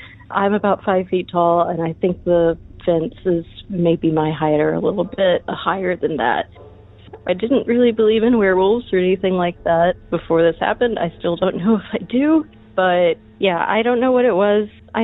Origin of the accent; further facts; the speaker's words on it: Texas, United States; I'm from Texas.